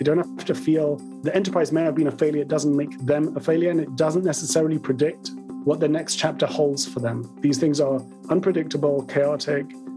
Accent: London, United Kingdom; accent: London; also born or lived in California; So I was born in London, and I still have the remnants of a London accent. My parents were born in London, but at a young age, I moved to California. And actually, I was a toddler around Palo Alto as my dad studied at Stanford and then worked for a short while at HP.

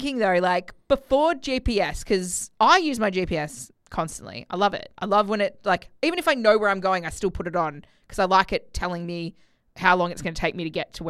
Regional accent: Melbourne, Victoria, Australia; I grew up in Melbourne, so we had Melways.

